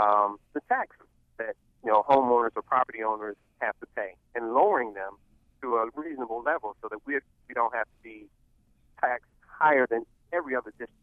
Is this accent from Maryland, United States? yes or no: yes; Baltimore, Maryland, United States; in my hometown, in my city. There are a lot of things about Baltimore that I love with a passion